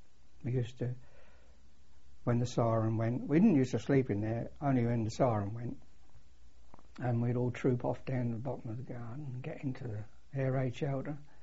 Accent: St Ives, East of England, United Kingdom; I was born in St Ives, near Cambridge, 22nd of May, 1932.

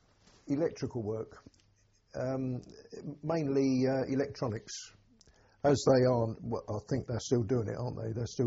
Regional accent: Barking, London, United Kingdom; I was born in Barking, Essex, on the 28th of July, 1925.

